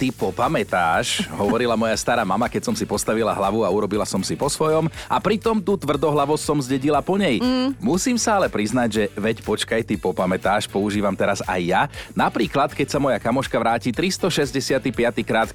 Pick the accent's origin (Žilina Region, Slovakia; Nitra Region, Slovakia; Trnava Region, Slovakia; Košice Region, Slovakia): Trnava Region, Slovakia; Trnava; aj u nás v Trnave sa to používalo.